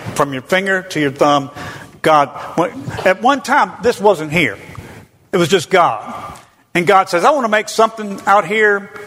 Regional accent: Tennessee, United States; I'm from Tennessee.

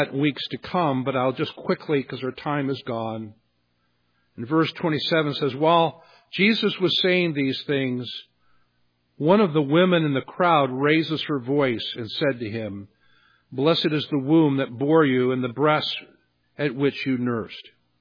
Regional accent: Virginia, United States; growing up in Virginia and seeing so much of the colonial history

